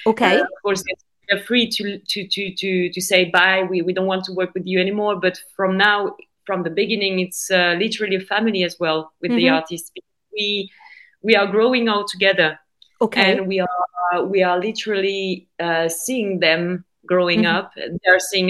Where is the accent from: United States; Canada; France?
France; Hauts-de-France; English is a second language; the region is Picardy, so it's between North and Paris. So when I say to the Italian people that I'm from North of France